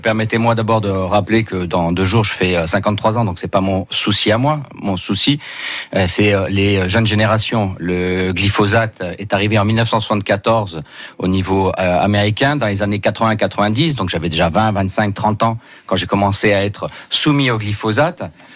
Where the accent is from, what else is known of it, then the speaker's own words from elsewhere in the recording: Provence-Alpes-Côte d'Azur, France; mais je suis provençal et je suis beaucoup plus rosé que bière.